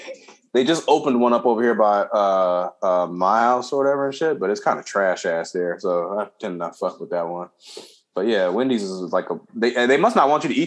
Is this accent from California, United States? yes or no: yes; Compton, California, United States; For my fast food burgers, see, like I grew up in Compton, I'm like going to like Louis or Tam's or something like that.